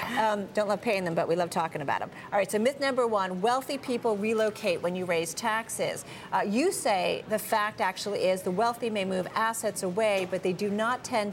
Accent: New Jersey, United States; wealthy people who left New Jersey, my home state, due to tax hikes.

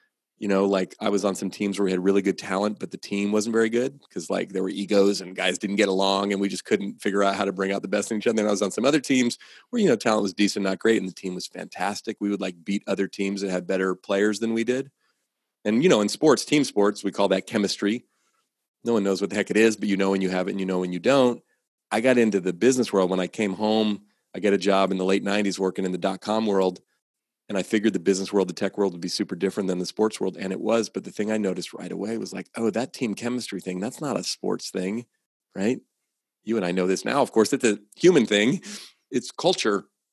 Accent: Oakland, California, United States; I grew up in Oakland, California, in the San Francisco Bay Area, where I still live.

